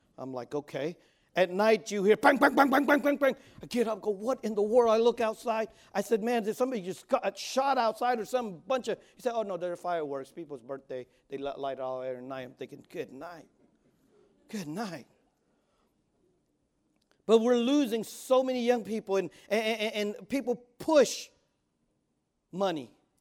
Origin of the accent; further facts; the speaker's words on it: United States; And I love that I'm an American. I love being in this country. My culture's Khmer. But I'm an American. I love being an American. I love this country.